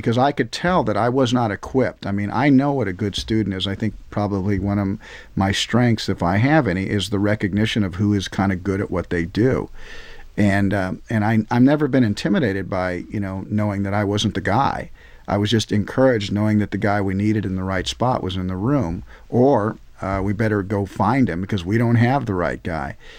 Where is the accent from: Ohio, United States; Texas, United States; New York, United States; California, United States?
California, United States; Compton; born there; I was born in Compton, lived for 7-8 years, and then kind of moved around a lot. Went to 4 different high schools